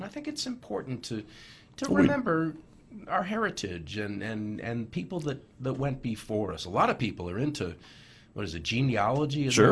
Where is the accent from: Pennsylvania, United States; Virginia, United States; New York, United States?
New York, United States; born there; because I was born in New York